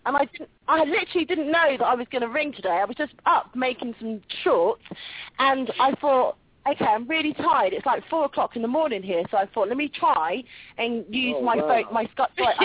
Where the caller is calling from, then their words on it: London, United Kingdom; and I'm calling from London.